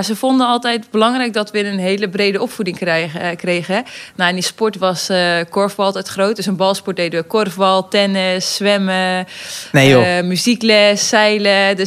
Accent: Wartena, Friesland, Netherlands; Ja, in Friesland, opgegroeid in Wartena. Een heel klein dorpje, 800 inwoners.

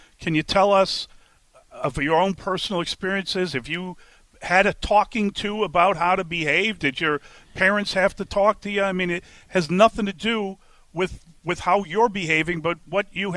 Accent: Chicago, Illinois, United States; I grew up on the South Side. I've lived in the city for the majority of my life, but I've never been afraid.

